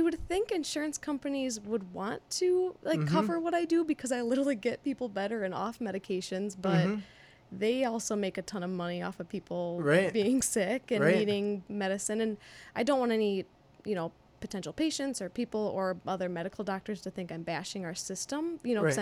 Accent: Baraboo, Wisconsin, United States; I'm originally from Baraboo, so high school from there, if we're taking it way back.

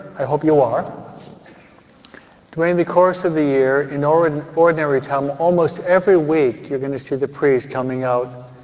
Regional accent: New York, United States; From where I'm from New York. From New York.

